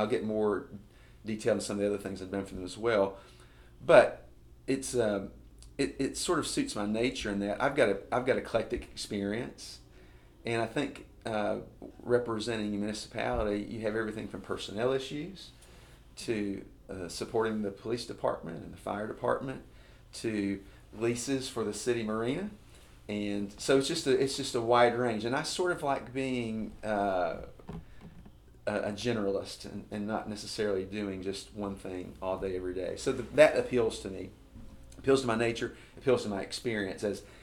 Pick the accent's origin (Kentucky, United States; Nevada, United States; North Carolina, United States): Kentucky, United States; So I grew up in Kentucky, went to law school at University of Louisville, came out of law school and went to work for sort of a large regional firm.